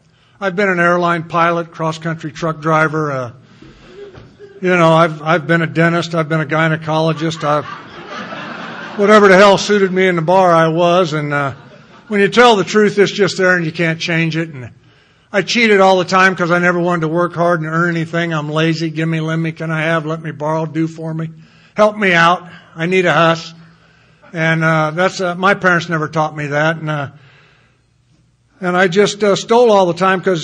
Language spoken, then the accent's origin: English; Danville, Illinois, United States; born there; I was born in Danville, Illinois. I had great parents.